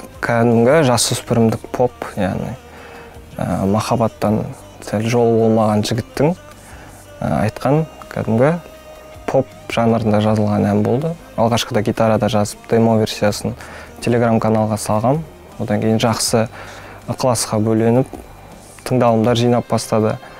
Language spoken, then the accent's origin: Kazakh; Aktobe, Aktobe Region, Kazakhstan; 22 жастамын, Ақтөбе қаласының тумасымын.